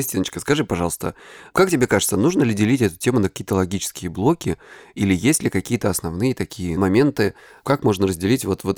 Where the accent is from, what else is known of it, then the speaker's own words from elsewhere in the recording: Krasnodar Krai, Russia; мне 36 лет, я психолог, я мужик, я лысый, я с Кубани.